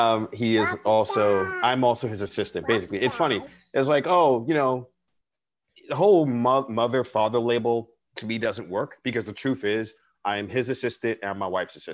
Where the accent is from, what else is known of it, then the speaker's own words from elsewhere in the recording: New York City, New York, United States; even though I'm born and raised in New York City, I'm not big into the whole hometown loyalty thing.